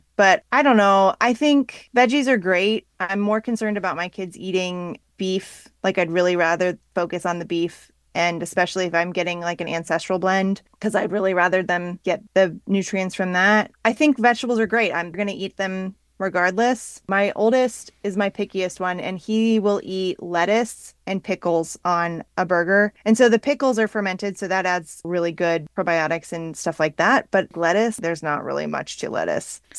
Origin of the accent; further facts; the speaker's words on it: Rockville, Maryland, United States; I grew up near Rockville, Maryland. So that's a huge center of Orthodox Judaism.